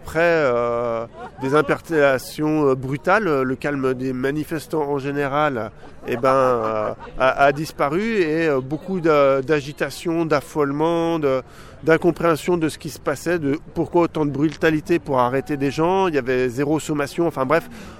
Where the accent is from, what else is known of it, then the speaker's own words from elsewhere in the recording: Auvergne-Rhône-Alpes, France; Alors moi je suis de Savoie